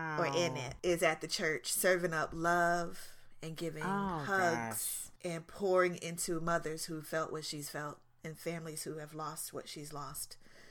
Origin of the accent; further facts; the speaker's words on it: the Carolinas, United States; Grew up in the Carolinas.